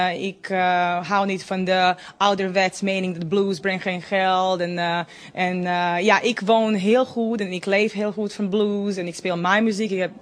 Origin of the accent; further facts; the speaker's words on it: Belgrade, Serbia; also born or lived in Utrecht; now in Amsterdam, Netherlands; Klopt, ja. Ik kom uit Belgrado, Servië. En ik woon in Nederland voor de laatste 8 jaar. In Amsterdam.